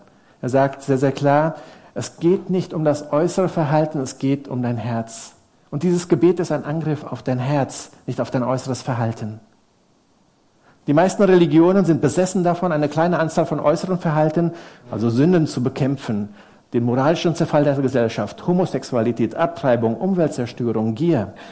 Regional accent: Germany; Wir wissen es natürlich als Deutsche sehr, sehr genau, wer schuld ist um uns herum.

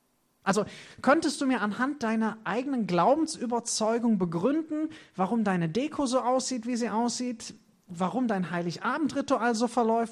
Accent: United States; auch der Nikolaus hat für mich als Amerikaner sowas von überhaupt keine Relevanz.

